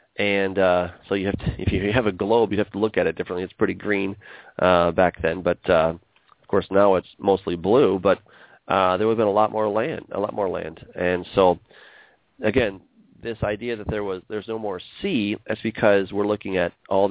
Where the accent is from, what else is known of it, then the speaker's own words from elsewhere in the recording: United States; I grew up in Lake Michigan, and there were days when we went sailing and the wind just stopped